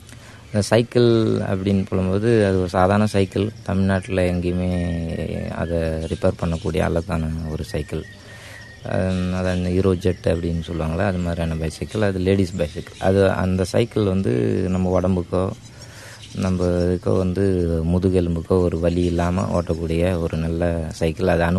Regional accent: Auroville, Tamil Nadu, India; நான் ஆரோவில் இருக்கேன். நான் இங்கே சின்சாரிட்டின் ஆரோவில் ஒரு கம்யூனிட்டியாக தங்கியிருக்கிறேன். நான் சின்ன வயசுலேருந்தே இங்கே பிறந்து வளர்ந்த பையன்.

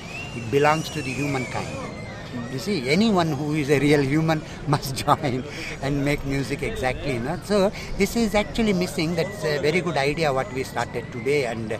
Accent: Chennai, Tamil Nadu, India; now in Kottakuppam, India; And I come basically from Chennai, and I live in Kottakuppam since long time.

